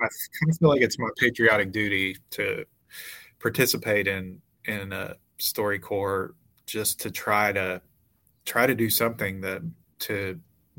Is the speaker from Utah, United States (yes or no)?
no; Texas, United States; now in Shreveport, United States; but I grew up in Texas. So I grew up in kind of a conservative small town